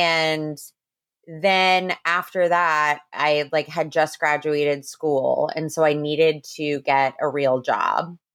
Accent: New Jersey, United States; I grew up in New Jersey

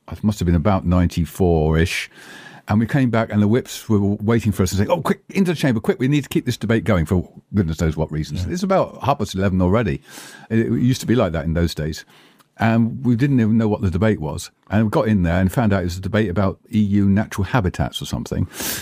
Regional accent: Tiverton, South West England, United Kingdom; I was raised in Devon on a dairy farm just outside Tiverton.

